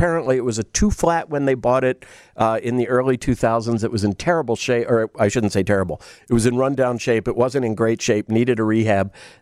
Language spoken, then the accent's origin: English; Philadelphia, Pennsylvania, United States; born there; I was born in Philadelphia, where there are a lot of stone houses, limestone houses that are 200-300 years old